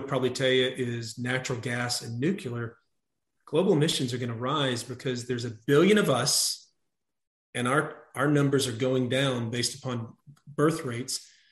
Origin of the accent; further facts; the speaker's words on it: Texas, United States; whether it's my home state of Texas, who's gone all in for renewables